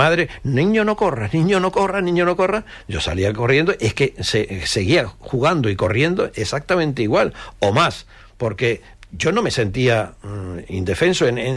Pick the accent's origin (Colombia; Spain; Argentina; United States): Spain; yo soy español, pero vengo de Uruguay de jugar.